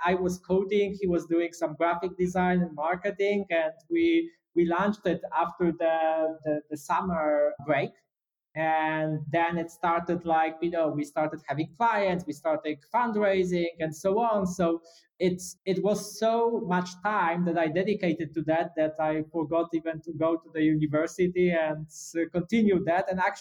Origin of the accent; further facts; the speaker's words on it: Katowice, Silesian Voivodeship, Poland; also born or lived in Wrocław; I was born in Katowice, which is a more like industrial town. Now it transitions more to technology, but it was used to known for coal mines and heavy industry, etc.